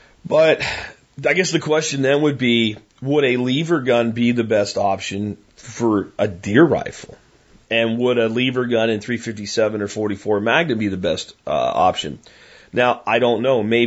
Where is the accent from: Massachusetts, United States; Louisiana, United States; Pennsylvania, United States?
Pennsylvania, United States; You have deer that are a lot like the deer I grew up hunting in Pennsylvania.